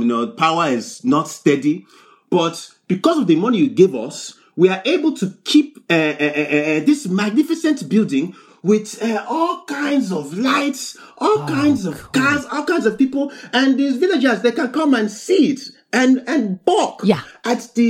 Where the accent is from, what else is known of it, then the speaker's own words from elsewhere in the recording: Nigeria; I'm here from Wakanda. Yes, I'm here fresh. Nigeria is what we call it these days.